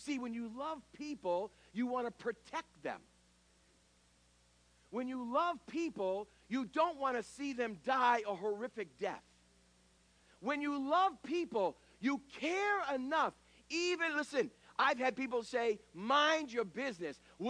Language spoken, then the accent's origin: English; New England, United States; Well, I grew up in the New England area, and I used to work midnight to six shift at Mr. Donuts in Gardner, Massachusetts.